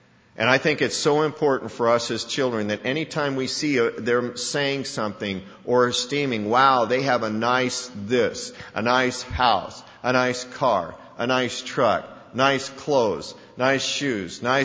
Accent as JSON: {"language": "English", "region": "Colorado", "country": "United States", "tie": "born or raised there", "said": "Growing up in Colorado, we'd see meadows up in the highlands of the Rocky Mountains"}